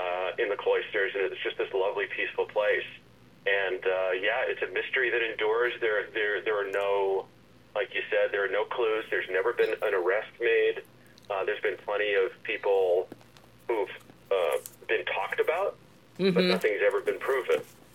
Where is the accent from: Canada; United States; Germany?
United States; Cambridge, Massachusetts; I'm from Cambridge, and I know this the robbery really well.